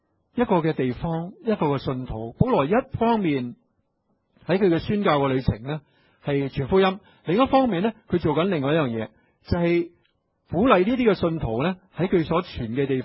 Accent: Hong Kong; 多啲去睇到我哋香港人嘅福音嘅需要咧？

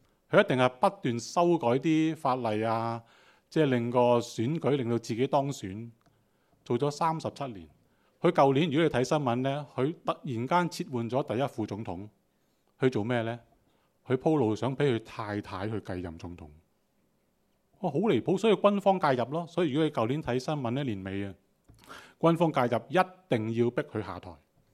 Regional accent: Hong Kong

